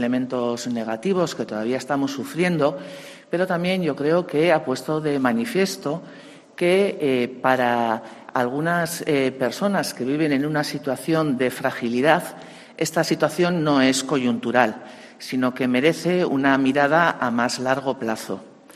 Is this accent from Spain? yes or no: yes; Bilbao, Basque Country, Spain; como bilbaína me siento muy honrada